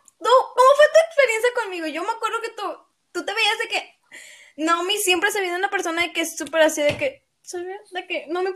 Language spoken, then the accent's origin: Spanish; Hawaii, United States; Soy de Hawaii.